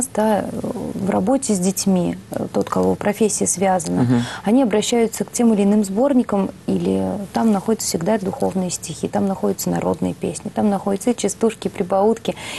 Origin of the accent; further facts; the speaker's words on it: Penza, Penza Oblast, Russia; в мой родной город, да, в Пензу